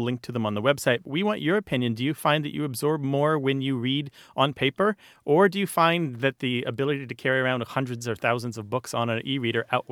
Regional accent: United States; I'm an American. Give me a break.

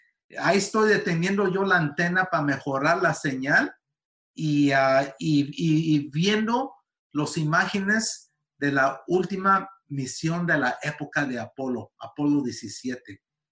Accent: California, United States; born there; la única razón que nací yo aquí en Estados Unidos, en California, fue porque nací en tiempos de las cosechas

